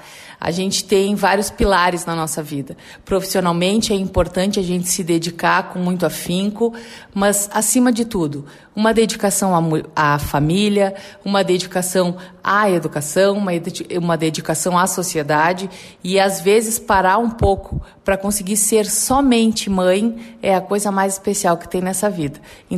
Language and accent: Portuguese; Pelotas, Rio Grande do Sul, Brazil; now in São Lourenço do Sul, Brazil; Eu sou pelotense, mas eu falo de boca cheia, que há 10 anos eu virei lorenciana.